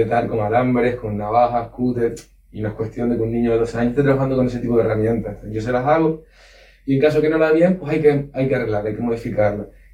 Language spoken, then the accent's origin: Spanish; Canary Islands, Spain; No, pero yo soy de La Palma